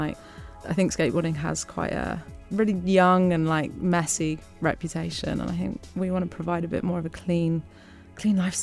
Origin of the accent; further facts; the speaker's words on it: Italy; I'm from Italy and we shot our first movie in Italy